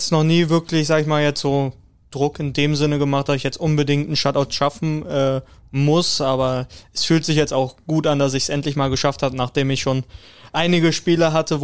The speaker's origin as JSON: {"language": "German", "town": "Düsseldorf", "region": "North Rhine-Westphalia", "country": "Germany", "said": "Also natürlich als Düsseldorfer gegen Köln ist es natürlich nochmal..."}